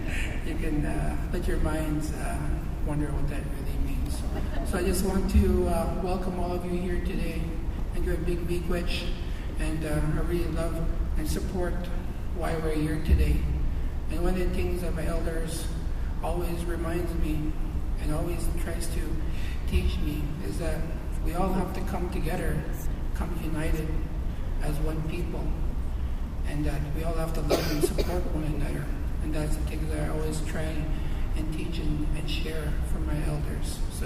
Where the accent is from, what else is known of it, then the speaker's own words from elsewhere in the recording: Canada; I'm from the Algonquin Nation.